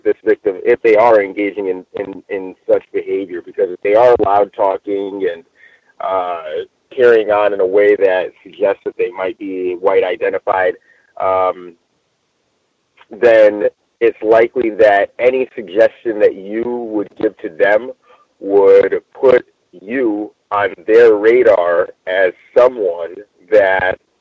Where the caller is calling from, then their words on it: Los Angeles, California, United States; I'm calling from Los Angeles. Yeah, I'm in Los Angeles at the moment.